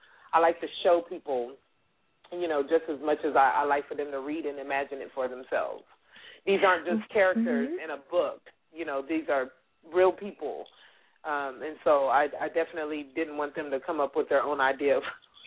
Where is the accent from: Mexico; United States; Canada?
United States; Wichita, Kansas; I definitely not only wanted people to imagine what my life was like growing up in Wichita, Kansas